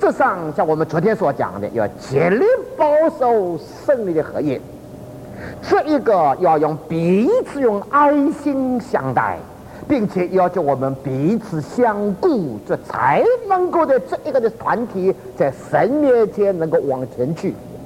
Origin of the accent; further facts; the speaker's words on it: China; 亲爱的弟兄姊妹啊，我们中国人常常欢喜老实人啊